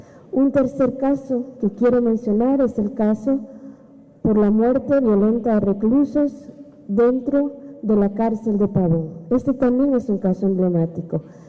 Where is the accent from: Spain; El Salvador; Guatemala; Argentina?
Guatemala; La venta de niños en nuestro país es algo que nos llenaba de vergüenza a todos como guatemaltecos y guatemaltecas.